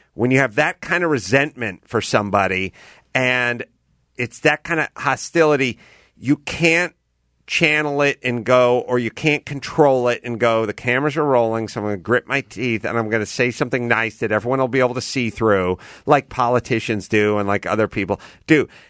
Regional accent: California, United States; I grew up in the Valley

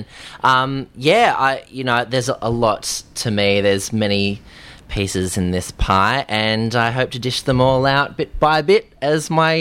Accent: Adelaide, South Australia, Australia; We grew up together in Johnny Young Talent School back in Adelaide

